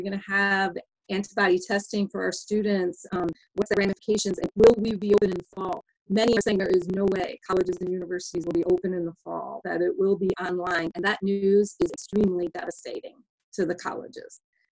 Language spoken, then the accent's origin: English; Chicago, Illinois, United States; I'm about 2 hours south of Chicago, that's my hometown, and I'm with Illinois Central College